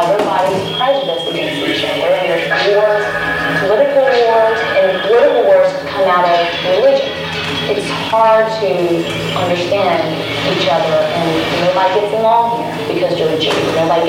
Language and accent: English; United States; I'm just showing my passport. I'm an American.